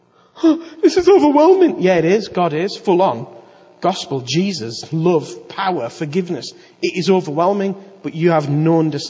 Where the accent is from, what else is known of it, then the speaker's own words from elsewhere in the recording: United Kingdom; I mean, we hate that stuff, don't we? We're British.